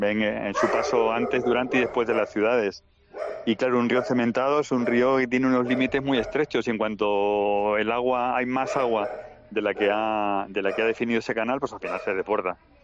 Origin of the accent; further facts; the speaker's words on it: Extremadura, Spain; Yo te cuento una anécdota en mi pueblo de un puente que se rehizo en una carretera que había entre Jarandilla y otro pueblito al lado.